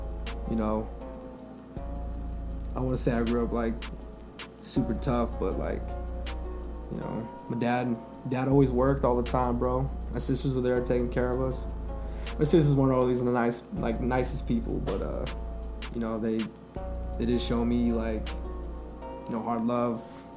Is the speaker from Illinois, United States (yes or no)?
no; Flagstaff, Arizona, United States; a lot of my friends from my hometown of Flagstaff really fuck with me.